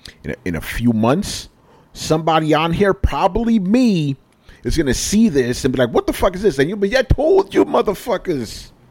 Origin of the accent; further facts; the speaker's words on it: New York, United States; I probably shouldn't say this as a New Yorker, but I don't hate deep dish.